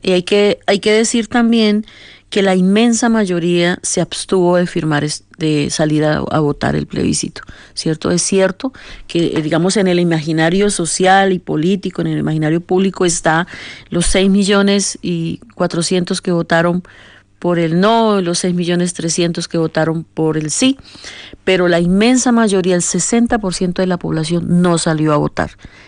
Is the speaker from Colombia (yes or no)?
yes; Colombia; Nosotros como sociedad colombiana, como parte del movimiento social, lo respaldaríamos.